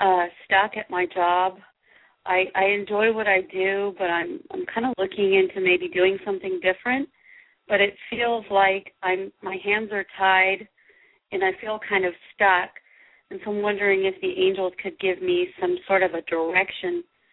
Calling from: California, United States; I'm calling from California.

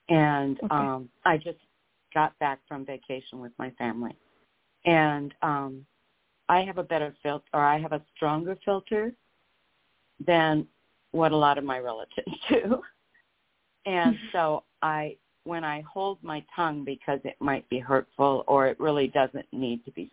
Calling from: Lincoln, Nebraska, United States; from Lincoln, Nebraska.

